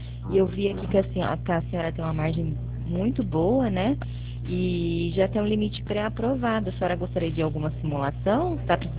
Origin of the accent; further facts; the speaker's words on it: Espírito Santo do Pinhal, São Paulo, Brazil; eu estou em treinamento aqui em Pirassununga, mas eu sou de Espírito Santo Pinhal